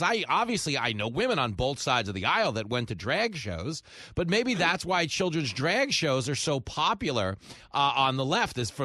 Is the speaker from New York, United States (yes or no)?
yes; Levittown, New York, United States; We were already drinking your beer young. I grew up in Nassau County.